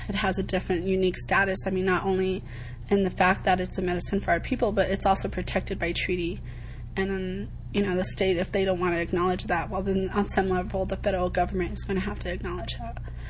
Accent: Minnesota, United States; I'm from the White Earth Band of Ojibwe, and I'm also at the Diné Nation.

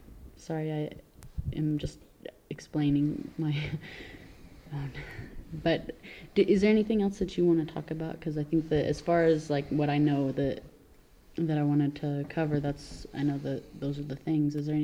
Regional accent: Oklahoma, United States; I'm not from here, I'm from Oklahoma

